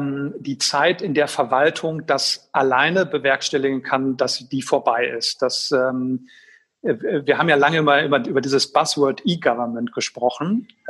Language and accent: German; Schwerte, North Rhine-Westphalia, Germany; in Schwerte, meiner Heimatstadt